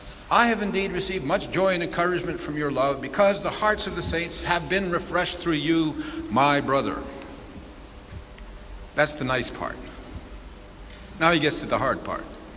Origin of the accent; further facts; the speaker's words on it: France; also born or lived in United States; And being French, also as an American, I can't say that the French didn't do it either